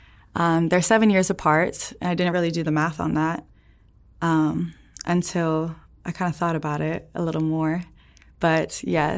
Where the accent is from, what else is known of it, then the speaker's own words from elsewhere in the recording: Dallas, Texas, United States; also born or lived in Arlington; From Dallas, technically Arlington, Texas, but grew up in Dallas.